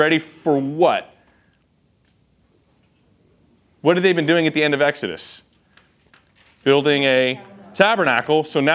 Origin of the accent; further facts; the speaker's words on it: Texas, United States; we're from Texas, I don't know if I've ever mentioned